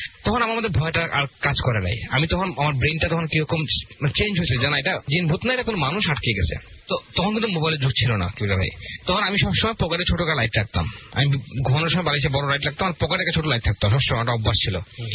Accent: Sunamganj, Sylhet Division, Bangladesh; now in Dhaka, Bangladesh; আমাদের সুনামগঞ্জের ঘটনা, আমাদের বেশিরভাগ সময় সুনামগঞ্জে কাছে, আমি একজন গ্রামের ছেলে, মাটির মানে মাটি থেকে উঠে আসছি। তো 2003-2004 ঢাকায় আসছি আমি, তারা গ্রামে ছিলাম।

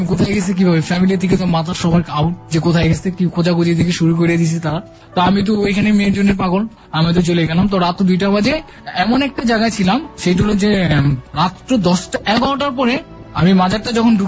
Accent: Dhaka, Dhaka Division, Bangladesh; আমার বাড়ি ঢাকা।

